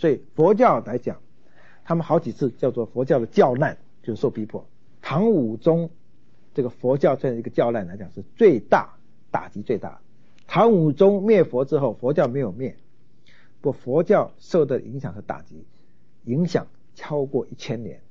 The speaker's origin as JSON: {"language": "Chinese", "country": "China", "said": "我们中国人最知道了元朝的忽必烈的妈就是一个景教徒"}